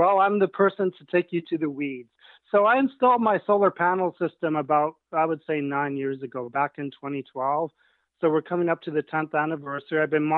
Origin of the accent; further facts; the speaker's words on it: Canada; I always like to go camping in the mountains of Canada. I'm a Canadian.